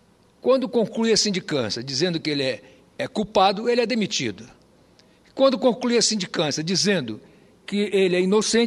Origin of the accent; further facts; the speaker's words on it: Roraima, Brazil; born there; eu sou um senador que nasci em Roraima.